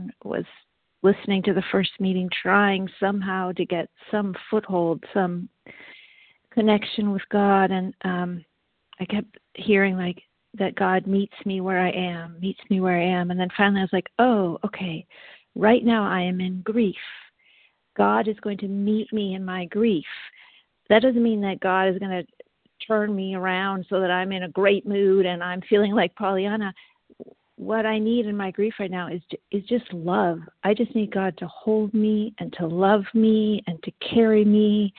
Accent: United States; I'm American, so I say these things.

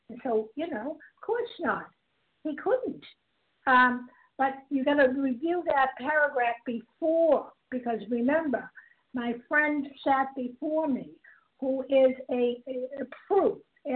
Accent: Massachusetts, United States; I'm from Massachusetts

